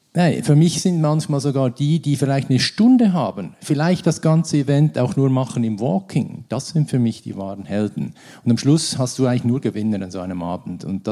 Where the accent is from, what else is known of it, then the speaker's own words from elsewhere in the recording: Switzerland; als Schweizer